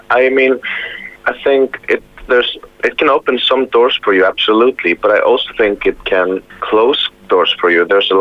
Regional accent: Iceland; Iceland is a really small place and it's pretty magical to live there.

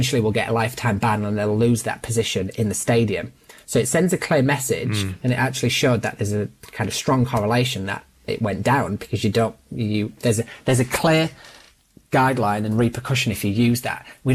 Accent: United Kingdom; so I'm British by background

